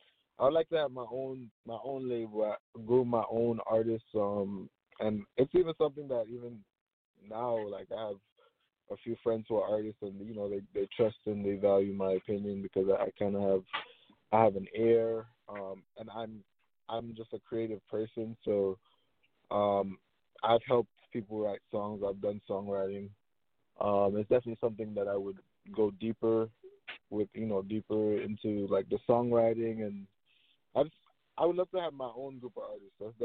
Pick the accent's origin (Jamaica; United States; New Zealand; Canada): Jamaica; people will see a lot more of like my Caribbean side because I am Jamaican.